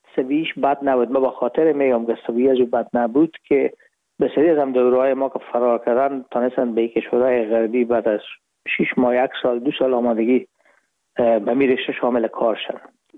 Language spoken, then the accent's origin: Persian; Herat, Afghanistan; moved away as an adult; now in Hamburg, Germany; رفتیم از کابل به هرات و پیش که فاکولته رو پایان برسانیم یا دیپلم بگیریم از هرات از طریق زمینی داخل مرز ایران شدیم، از مرز ایران گذشتیم و داخل پاکستان و از پاکستان و قاچقی آمدیم با آلمان. میشد سال 1369 که ما به هامبورگ رسیدیم که بشه 1990.